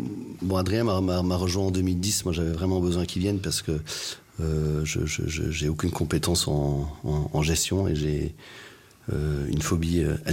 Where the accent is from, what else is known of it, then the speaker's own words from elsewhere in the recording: Madagascar; also born or lived in Belgium / West Africa / Switzerland; Alors, moi, je suis né en Belgique. J'ai grandi à Madagascar. En Afrique de l'Ouest aussi.